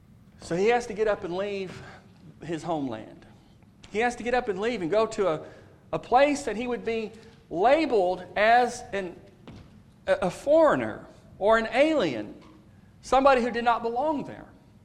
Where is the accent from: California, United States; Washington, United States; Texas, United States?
Texas, United States; When I grew up in Texas outside of Houston